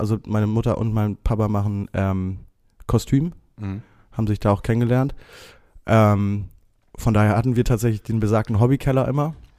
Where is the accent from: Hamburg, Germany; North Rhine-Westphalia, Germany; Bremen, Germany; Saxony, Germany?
Hamburg, Germany; Ja, ich bin in Harburg geboren. In Harburg-Heimfeld 1998.